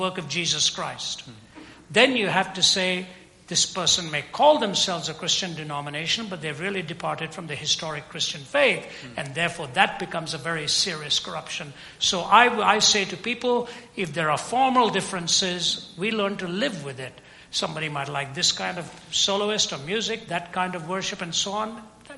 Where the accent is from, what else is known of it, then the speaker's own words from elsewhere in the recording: Delhi, India; I was raised in the Anglican Church in Delhi, although I never listened to a word when I was there.